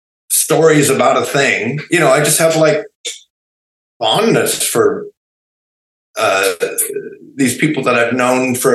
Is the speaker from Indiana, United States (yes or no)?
no; Vandenberg Air Force Base, California, United States; born there; also born or lived in Germany; I was born in Vandenberg Air Force Base, and that was very brief. I think my first 4 years were mostly in Germany.